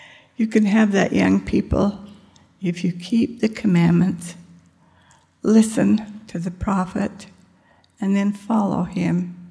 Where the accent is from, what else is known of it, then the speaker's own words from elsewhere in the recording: Scotland, United Kingdom; Even though … from Scotland, green's my favorite color